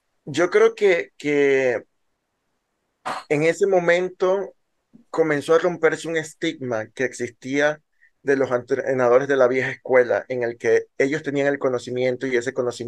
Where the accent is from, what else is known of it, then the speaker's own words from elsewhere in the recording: Panama; soy panameño, orgullosamente.